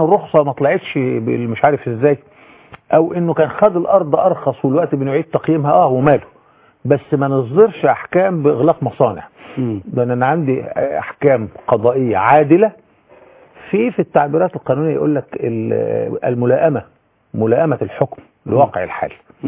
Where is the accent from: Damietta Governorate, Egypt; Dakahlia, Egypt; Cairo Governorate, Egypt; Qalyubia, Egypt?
Damietta Governorate, Egypt; Damietta; وانا دمياطي، ودمياط دي مدينة